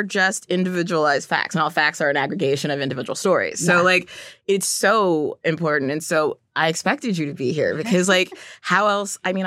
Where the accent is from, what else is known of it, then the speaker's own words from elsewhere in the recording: United States; So it's written like the Italian, pronounced like the French, but I'm an American.